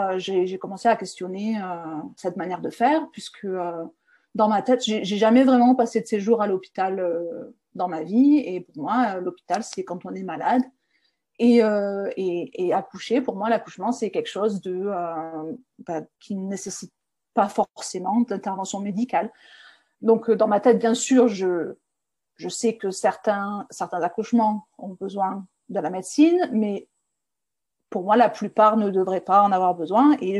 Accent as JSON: {"language": "French", "country": "France", "tie": "born or raised there", "said": "Donc moi j'ai grandi en France"}